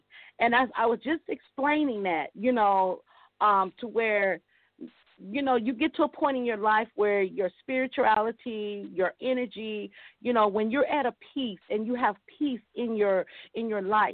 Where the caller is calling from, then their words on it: Compton, California, United States; I'm calling from Compton, California.